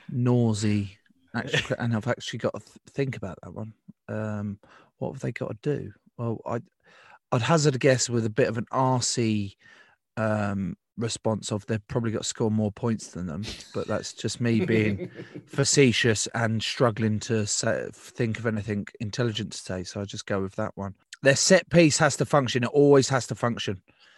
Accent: England, United Kingdom; as an Englishman against the French, there was always that knot in my stomach of fear

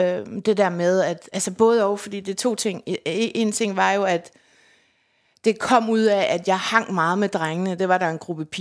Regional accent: Randers, Central Denmark Region, Denmark; also born or lived in Aarhus; Jeg er født i Aarhus, men opvokset mest i Randers og omegn.

